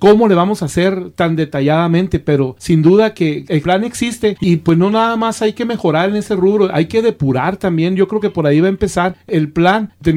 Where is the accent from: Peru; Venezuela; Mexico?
Mexico; yo como nativo de un pueblo originario de México